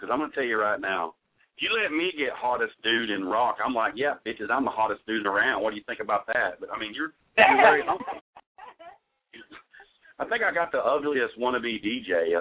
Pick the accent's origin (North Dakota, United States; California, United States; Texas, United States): Texas, United States; I'm glad to say that I'm from Texas and we share the same state.